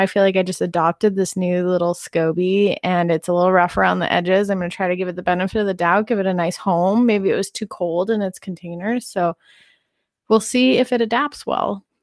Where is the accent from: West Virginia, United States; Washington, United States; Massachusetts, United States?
Washington, United States; Seattle; I'm from Seattle where it rains a lot.